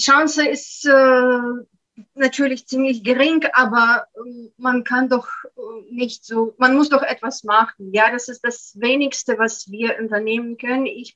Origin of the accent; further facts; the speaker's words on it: Russia; first language Russian; German is a second language; die Staatsangehörigkeit von Israel habe, aber ich bin nach wie vor russische Staatsbürgerin. Ich bin hier geboren, groß geworden. Ich habe hier studiert. Russisch ist meine Muttersprache.